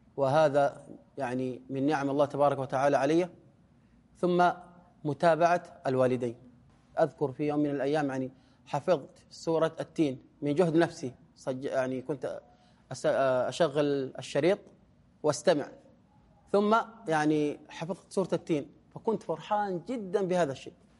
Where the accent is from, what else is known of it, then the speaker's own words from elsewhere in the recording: Saudi Arabia; عندنا في السعودية يعني البباسي قديما